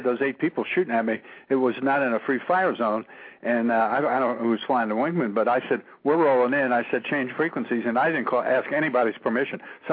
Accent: New York, United States; And I'm from New York.

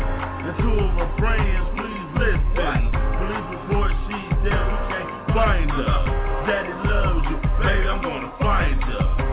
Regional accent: Cleveland, Ohio, United States; We're gonna take it back up to my hometown, Cleveland, Ohio, up on the west side.

